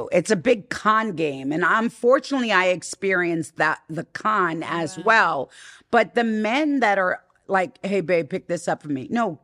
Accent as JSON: {"language": "English", "region": "New York", "country": "United States", "said": "I'm from the East Coast. I'm from New York."}